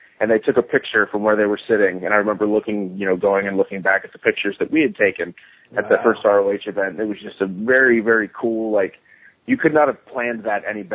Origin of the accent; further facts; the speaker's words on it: Panama City, Florida, United States; also born or lived in Philadelphia; Well, born and raised in Panama City, guys. But cutting my teeth in Philadelphia.